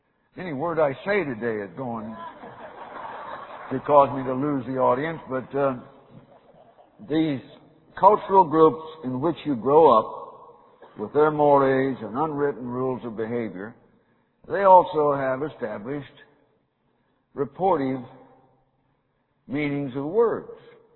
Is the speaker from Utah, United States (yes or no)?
no; Missouri, United States; also born or lived in Idaho; My granddad had a ranch where Bull Shoals Lake, south of Springfield, Missouri, now sits. And so until I was about 3 in southern Missouri